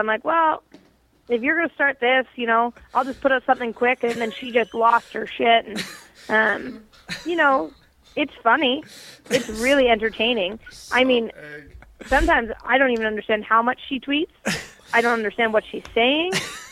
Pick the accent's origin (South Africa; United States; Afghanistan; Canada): Canada; Canadians, we are nice. Even if we say nasty things, we're still nice.